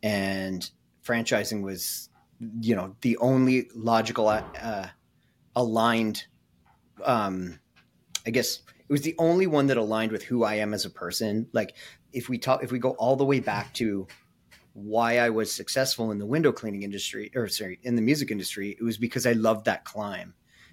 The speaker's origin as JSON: {"language": "English", "town": "Kingston", "region": "Ontario", "country": "Canada", "tie": "born or raised there", "said": "in 2012, I moved back to my hometown here in Kingston, Ontario"}